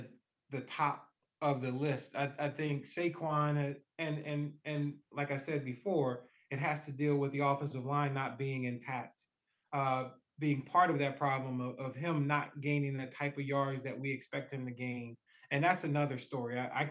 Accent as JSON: {"language": "English", "town": "Philadelphia", "region": "Pennsylvania", "country": "United States", "tie": "born or raised there", "said": "growing up in Philly, loving the Eagles and not liking the Giants"}